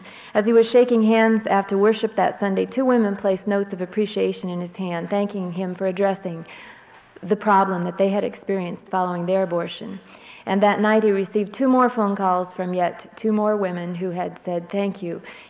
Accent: Iowa, United States; I come from Iowa, the state where, like Missouri and like many of other Midwestern states, we still have the moral values and the good thinking, you know.

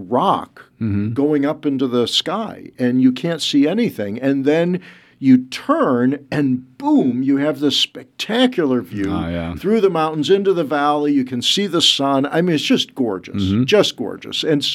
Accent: Missouri, United States; And, you know, I'm from Missouri. There are no mountains. There's barely a hill.

